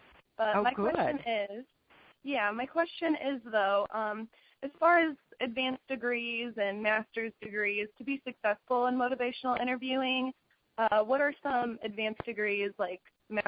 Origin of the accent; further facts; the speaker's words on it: Illinois, United States; I'm from the Central Illinois area, and I'm actually still an undergrad.